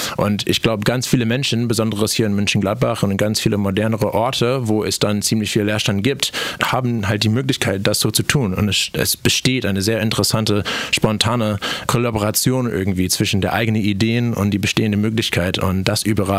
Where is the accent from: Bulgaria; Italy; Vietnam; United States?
United States; Davor hatte ich meinen Bachelor gemacht in den USA, in einer kleinen Uni, da näher von wo ich herkomme.